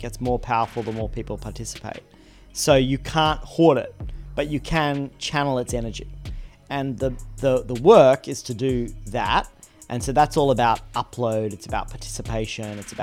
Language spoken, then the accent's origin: English; Australia; So I grew up in Australia and was the child of first-generation immigrants to Australia. So my mum is from Lebanon and so came to Australia in the 60s. And my dad is Dutch